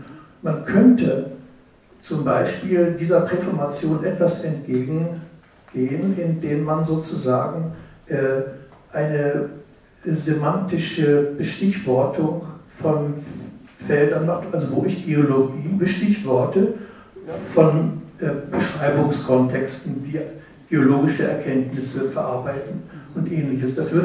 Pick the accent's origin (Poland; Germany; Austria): Austria; Vienna; Ja, ich komme aus Wien